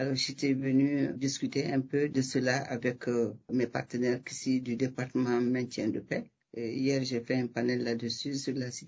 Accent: Mali; Je viens du Mali, je suis malienne

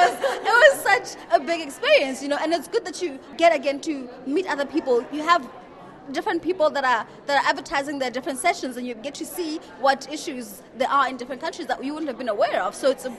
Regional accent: Botswana; from Botswana.

